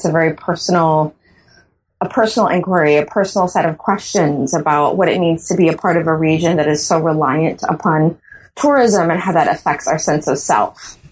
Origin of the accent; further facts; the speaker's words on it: Bahamas; I'm born and raised in the Bahamas